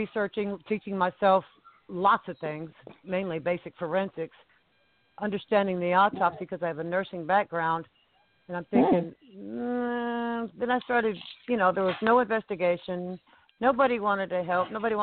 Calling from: Texas, United States; I'm from Texas.

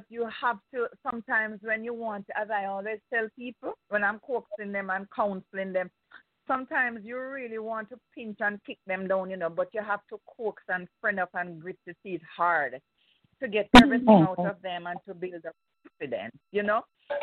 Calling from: Jamaica; from Jamaica.

